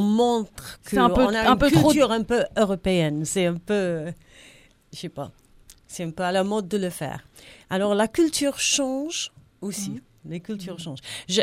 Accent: England, United Kingdom; French is a second language; moved away as an adult; now in Die, France; moi, j'ai vécu 50 ans en Angleterre. Je suis anglaise, je connais l'Angleterre.

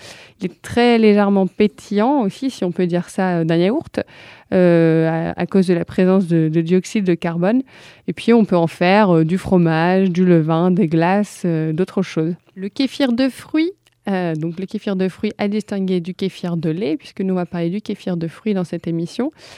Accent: Hauts-de-France, France; en plus je viens du Nord

